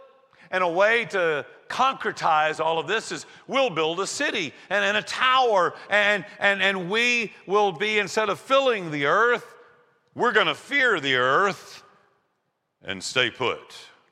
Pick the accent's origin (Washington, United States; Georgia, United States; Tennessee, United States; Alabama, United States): Georgia, United States; Eatonton; I do know that the tallest structure in my hometown, Eatonton, Georgia, and I'm not making this up, is the Eatonton Cooperative Feed Silo. It's the tallest structure, no joke, in Putnam County.